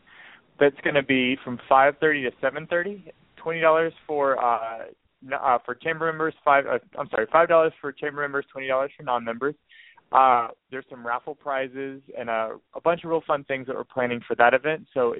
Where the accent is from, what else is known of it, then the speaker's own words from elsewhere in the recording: the South, United States; I'm from the South originally, so we had some White Castles, but Crystal was our big thing.